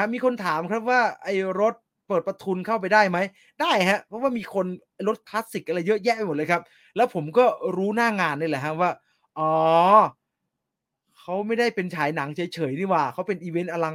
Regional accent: Chiang Mai, Thailand; แต่เชียงใหม่ผมคิดเหมือนทุกคนครับผมว่ายากผมก็เกิดและโตที่นั่นนะ

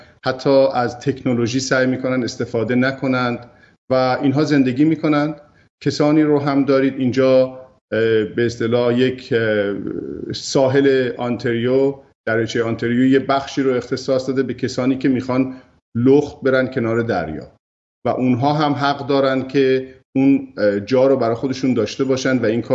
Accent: Iran; now in Canada; و ما هم ایرانی هستیم اینجا

